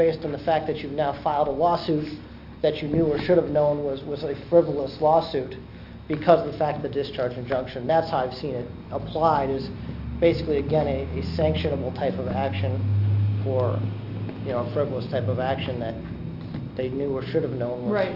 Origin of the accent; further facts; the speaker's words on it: Wisconsin, United States; and I'm from Walworth County